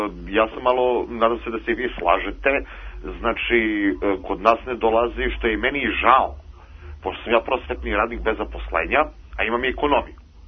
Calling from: Zaječar, Southern and Eastern Serbia, Serbia; ja sam jedan slušalac iz Zaječara.

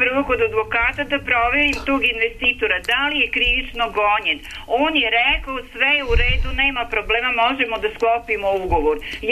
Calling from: Subotica, Vojvodina, Serbia; Ja sad ovog momenta sam došla iz Subotice, pošto smo van Subotice, jedno par kilometara

